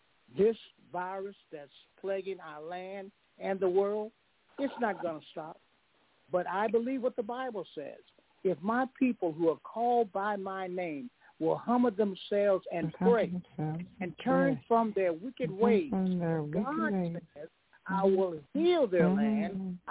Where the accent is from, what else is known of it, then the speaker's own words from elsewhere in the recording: Memphis, Tennessee, United States; I'm from Memphis, Tennessee, and I used to play right there in the Mallory Hotel parking lot where Dr. King was killed.